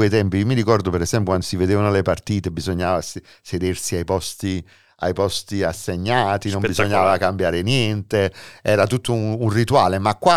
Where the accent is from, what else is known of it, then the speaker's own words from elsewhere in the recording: Naples, Campania, Italy; Io sono napoletano, figurati, peggio ancora.